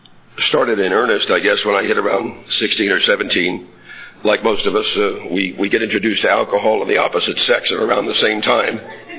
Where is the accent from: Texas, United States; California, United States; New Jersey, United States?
New Jersey, United States; I grew up in New Jersey among very heavy drinking non-alcoholics